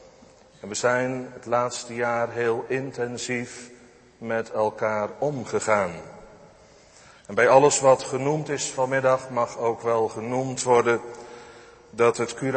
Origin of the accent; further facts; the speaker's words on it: Netherlands; Voor ons als Hollanders